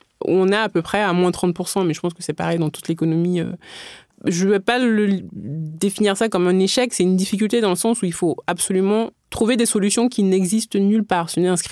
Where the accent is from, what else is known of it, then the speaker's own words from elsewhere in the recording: Benin; comme j'ai grandi au Bénin, j'ai eu cette culture de la perfection, viser la perfection constamment.